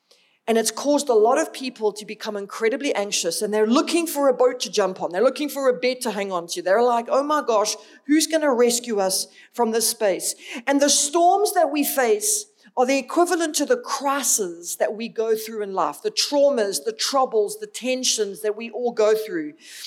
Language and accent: English; Durban, KwaZulu-Natal, South Africa; now in Johannesburg, South Africa; I've only recently moved to Joburg. Well, I've been here 4 years now, and I'm originally from Durban.